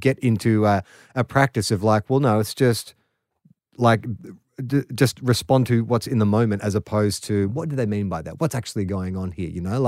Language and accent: English; Australia; I'm Australian